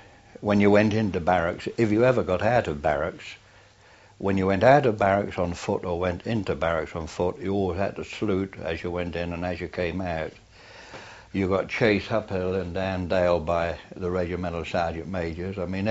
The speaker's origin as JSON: {"language": "English", "region": "London", "country": "United Kingdom", "tie": "born there", "also_born_or_lived": "Irish family", "said": "I was born in London from an Irish family."}